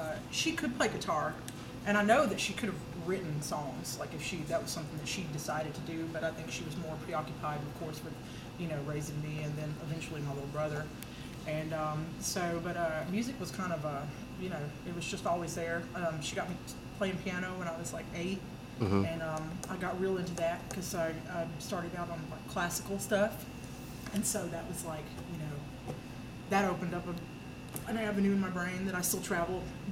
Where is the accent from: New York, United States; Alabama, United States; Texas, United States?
Alabama, United States; Oak Grove; well, I grew up in Oak Grove, Alabama, way out in the country. I went to school down there in Oak Grove.